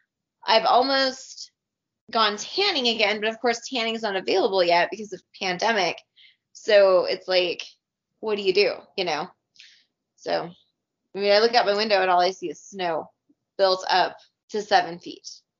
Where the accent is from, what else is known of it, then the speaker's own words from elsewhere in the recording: Boise, Idaho, United States; I'm from Boise, Idaho, which is just a couple hours south. But we have seasons there.